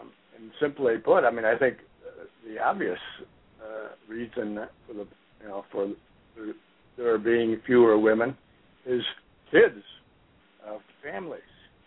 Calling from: Detroit, Michigan, United States; Michigan, Detroit area.

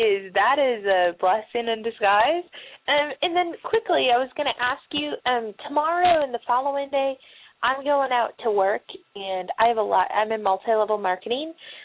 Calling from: Chicago, Illinois, United States

